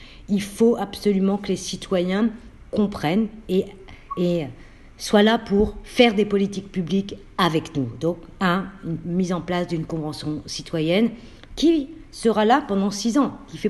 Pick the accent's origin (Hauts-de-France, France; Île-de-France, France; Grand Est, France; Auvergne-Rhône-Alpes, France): Hauts-de-France, France; Roubaix; born there; comme dans ma ville où je suis née à Roubaix. C'est un bassin de vie de 100 000 habitants et il n'y a plus de personnel dans la gare.